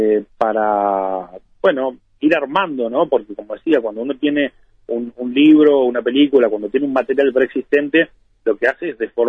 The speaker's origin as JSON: {"language": "Spanish", "region": "Montevideo", "country": "Uruguay", "said": "sobre todo para aquellos que, bueno, somos montevideanos"}